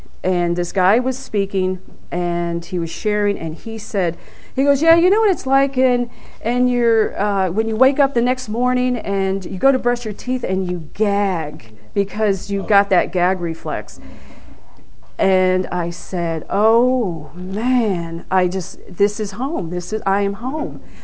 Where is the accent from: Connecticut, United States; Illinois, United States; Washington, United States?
Connecticut, United States; Bristol; I was born and raised in Bristol, Connecticut, which is the home today of ESPN.